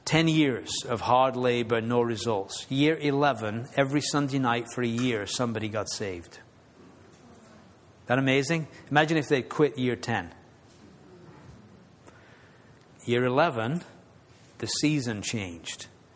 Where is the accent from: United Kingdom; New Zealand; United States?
United Kingdom; England; Because I'm an Englishman, never seen a tornado in my life.